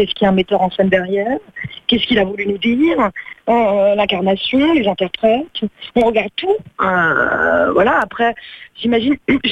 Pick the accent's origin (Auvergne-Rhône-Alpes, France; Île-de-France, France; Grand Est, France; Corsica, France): Corsica, France; moi, je suis corse